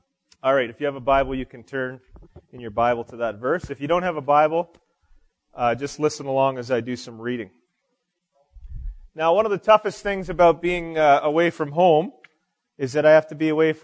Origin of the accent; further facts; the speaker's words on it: Timmins, Ontario, Canada; born there; I was born in Timmins, and that's a long time ago.